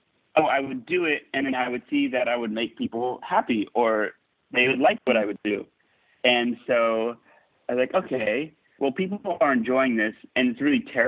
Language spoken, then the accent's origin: English; Texas, United States; But there were two times growing up in Texas where there was a big Walmart convention.